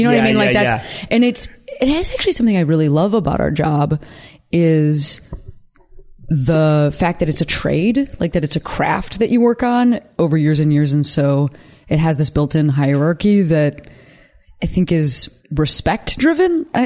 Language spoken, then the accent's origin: English; Midwest, United States; because I'm from the Midwest where there is no art entertainment industry.